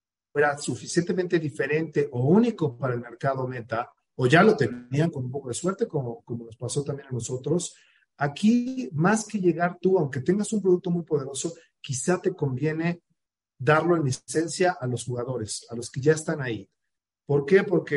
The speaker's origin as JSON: {"language": "Spanish", "country": "Mexico"}